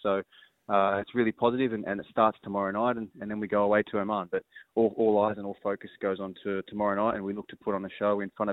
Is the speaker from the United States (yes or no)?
no; Australia; pushing to always win championships here in Australia and be successful in my hometown